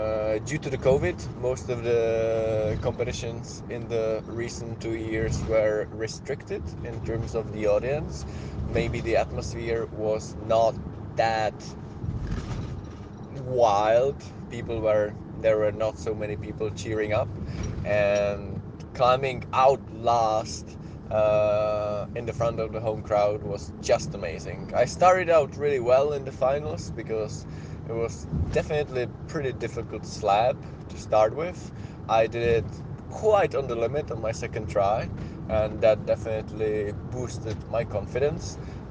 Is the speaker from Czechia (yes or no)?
yes; Brno, South Moravian Region, Czechia; when there was a World Cup in Lied in Brno, in my hometown.